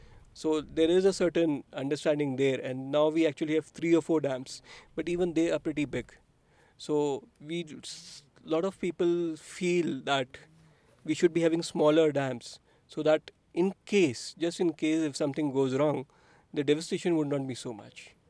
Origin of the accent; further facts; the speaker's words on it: Pune, Maharashtra, India; I come from Pune, Maharashtra